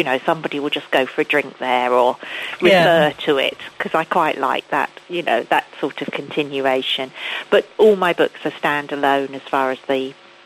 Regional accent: Broadstairs, South East England, United Kingdom; because it's set in my hometown of Broadstairs. It's set locally.

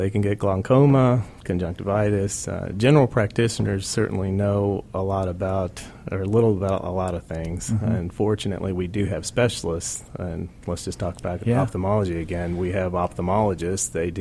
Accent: Orlando, Florida, United States; I was born and raised in Orlando before the traffic was horrible.

